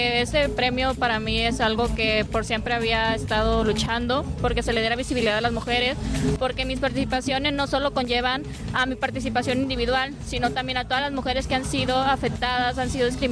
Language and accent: Spanish; Santiago, Baja California Sur, Mexico; Soy de Santiago, Baja California Sur, estudio en la Universidad Autónoma de Baja California Sur con sede en La Paz y una licenciatura en Ciencias Políticas y Administración Pública.